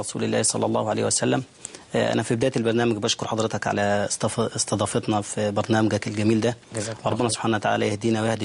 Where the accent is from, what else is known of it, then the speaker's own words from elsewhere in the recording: Al-Fant, Beni Suef Governorate, Egypt; من قريتنا، قرية الفنت محافظة بن سويف وممن حولها من القرى.